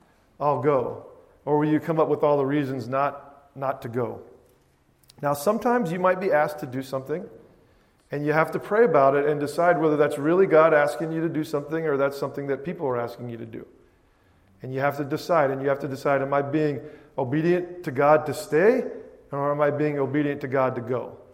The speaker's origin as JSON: {"language": "English", "region": "Virginia", "country": "United States", "tie": "born there", "also_born_or_lived": "Germany / North Carolina", "said": "We moved different places, lived in Germany twice. You know, I was born in Virginia. We lived in North Carolina."}